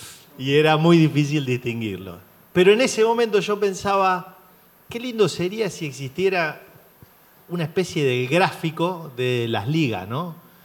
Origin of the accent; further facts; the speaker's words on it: Colón, Buenos Aires Province, Argentina; yo soy oriundo de Colón, provincia de Buenos Aires, es bien abajo de la botita.